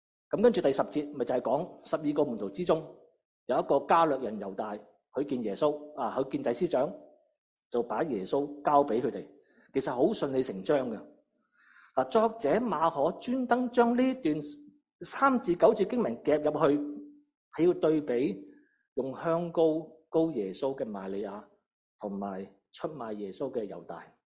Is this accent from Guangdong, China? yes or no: yes; Guangdong, China; accent: Cantonese; 如果用我们广东话就是说做乜咁嘥啊